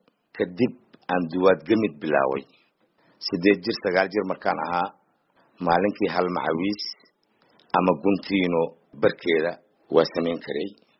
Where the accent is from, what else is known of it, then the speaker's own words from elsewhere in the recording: Jilib, Middle Juba, Somalia; born there; aniga waxaan ku dhashay Jilib